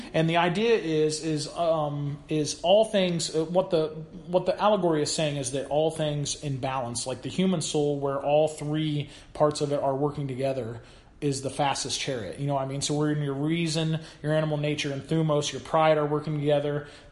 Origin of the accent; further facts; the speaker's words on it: Newtown, Indiana, United States; I would be starting a multi-million dollar business in Newtown, my hometown, I would have thought you were ludicrous, but here we are, and I wouldn't change it for anything.